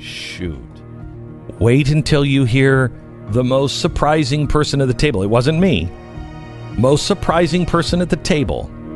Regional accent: Dallas, Texas, United States; our shared experience of growing up in South Dallas and swapping locations of our favorite barbecue locations.

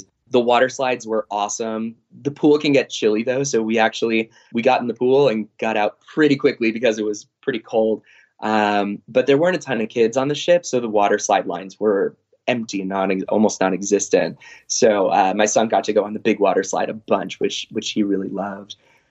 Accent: San Diego, California, United States; I don't know if you can tell, we're from San Diego.

